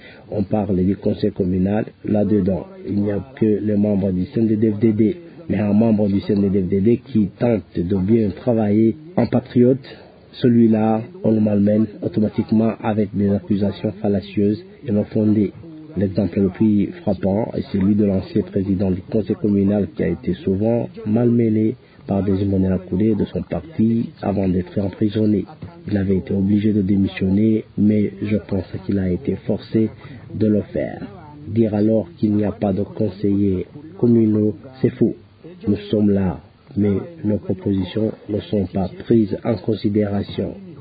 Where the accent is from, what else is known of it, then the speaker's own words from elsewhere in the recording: Kirimba, Burundi; Voilà donc le vrai problème auquel nous sommes confrontés chez nous à Kirimba.